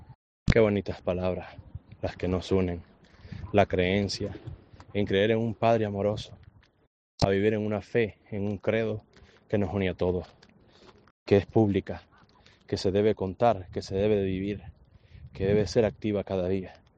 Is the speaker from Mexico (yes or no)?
no; Nicaragua; moved away; Como cristiano, eso es lo que nos pasa. … Vengo de Nicaragua. He venido huyendo por persecución religiosa